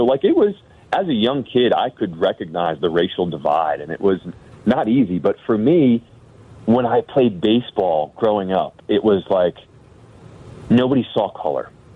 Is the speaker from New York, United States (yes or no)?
yes; New York City, New York, United States; So I'm biracial. My dad's white. My mom's black. And so I grew up in New York City in the 80s, early 90s.